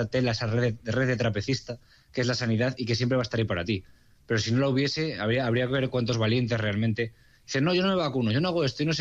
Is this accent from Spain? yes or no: yes; Salamanca, Castile and León, Spain; estoy en una ciudad, soy de Salamanca, es una ciudad pequeña, más o menos nos conocemos todos.